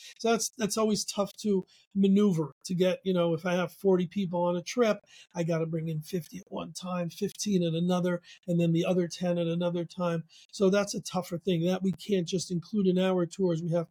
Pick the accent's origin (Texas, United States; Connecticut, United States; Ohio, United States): Connecticut, United States; I'm from Connecticut, where, you know, if you make fun of some of the towns, you make fun of, I don't know, Bridgeport